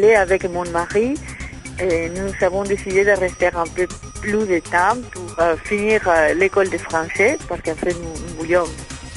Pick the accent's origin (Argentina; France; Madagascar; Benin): Argentina; Et je suis normalement originaire d'Argentine.